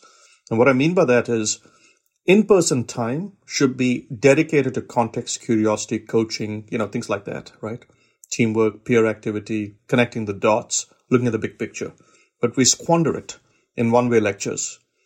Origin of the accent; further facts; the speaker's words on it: India; I grew up in India